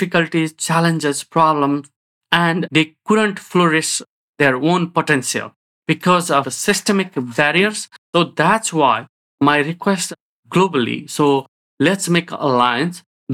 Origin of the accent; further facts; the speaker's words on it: Nepal; now in China; So I came from the one of the village from Nepal, born and raised in Dalit community. And now I'm in China